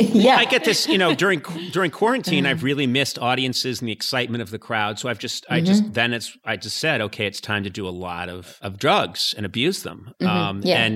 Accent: Ireland; Nope, I'm Irish, and that's not going to happen.

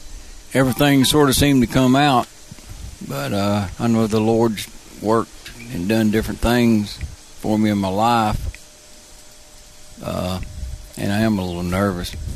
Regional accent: Arden, North Carolina, United States; I'm from Arden, North Carolina.

